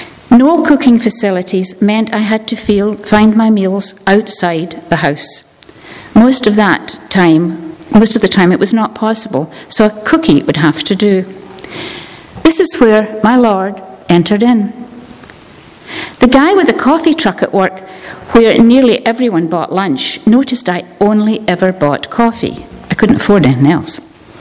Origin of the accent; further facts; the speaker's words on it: Scotland, United Kingdom; born there; I was born in Scotland in 1946. And spent happy, loving years as an only child of an upper-middle-class family, and I attended church like most children of that era.